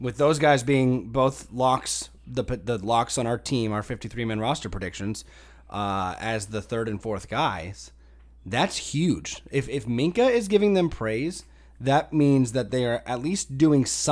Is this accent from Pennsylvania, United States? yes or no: yes; Pennsylvania, United States; We're not from Alabama. We're from Pennsylvania